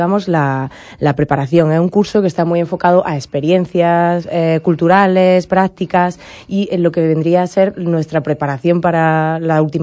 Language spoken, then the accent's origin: Spanish; Granada, Andalusia, Spain; Granada, que es de donde yo soy, de donde vengo